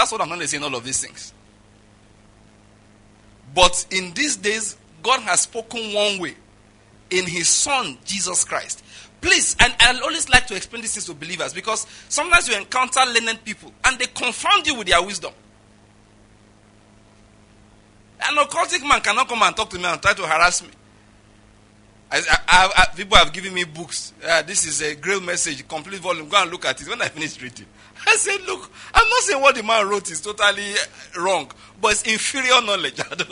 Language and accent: English; Western Nigeria, Nigeria; I'm from the West in Nigeria.